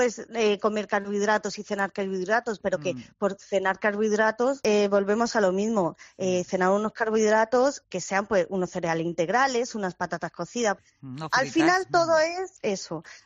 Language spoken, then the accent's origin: Spanish; Andalusia, Spain; Sí, yo soy andaluza